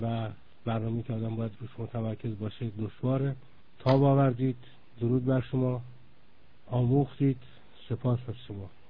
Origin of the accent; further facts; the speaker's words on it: Iran; ما ایرانی هستیم، ایرانی این جهانی، لذا جهانی هستیم.